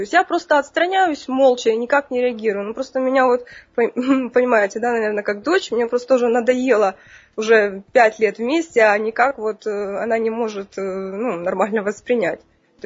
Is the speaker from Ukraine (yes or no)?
yes; Ukraine; я с Украины.